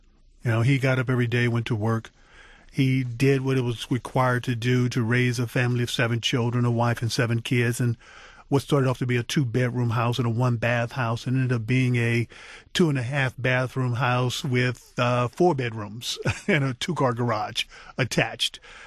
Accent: East St. Louis, Illinois, United States; When I grew up in East St. Louis, Illinois, a city right now that's going through a lot of changes and a lot of transitions

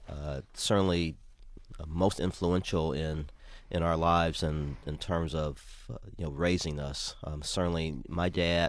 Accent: Detroit, Michigan, United States; And so they married, and I was born here in Detroit and grew up for the first 12 or 13 years of my life with both of my parents, somewhere around 13 years of age, my dad decided to return to Jamaica.

